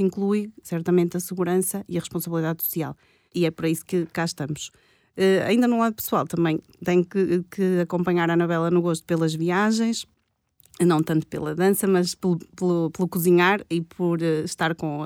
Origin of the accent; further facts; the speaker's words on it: Ovar, Aveiro, Portugal; Eu sou de Ovar, tenho 46 anos, estudei Engenharia do Ambiente na Universidade de Aveiro